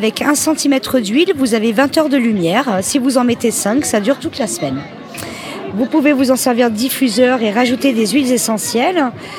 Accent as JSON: {"language": "French", "region": "Auvergne-Rhône-Alpes", "country": "France", "tie": "born there", "lives_now": "Vers-Pont-du-Gard, France", "said": "Je suis née en Auvergne et sinon je vis depuis quelques années à Vers-Pont-du-Gard."}